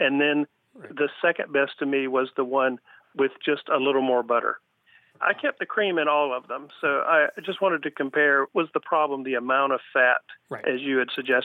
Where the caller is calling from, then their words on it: Pinellas Park, Florida, United States; I'm calling from Pinellas Park, Florida, in the Tampa Bay region.